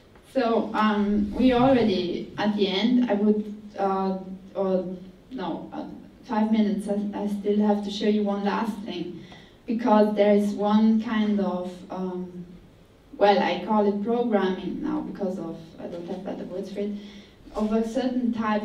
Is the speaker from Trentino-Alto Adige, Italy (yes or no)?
yes; Trentino-Alto Adige, Italy; I grew up in South Tyrol, and there were bars where only German-speaking people went